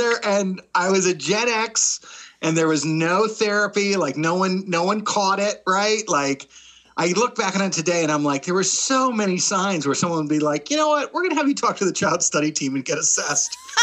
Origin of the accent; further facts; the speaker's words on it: Woodstown, New Jersey, United States; also born or lived in Rochester, New York; But then I actually grew up in southern New Jersey in Woodstown, like less than an hour away from Philly Comedy Sports.